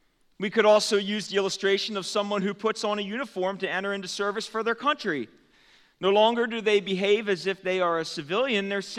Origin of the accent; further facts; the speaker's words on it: Pennsylvania, United States; I was a graduate from Penn Manor High School, and so this was my first year coaching football at Solanco, and the very first game of the season, we were going against the school that I had spent 10 plus years of my life attending.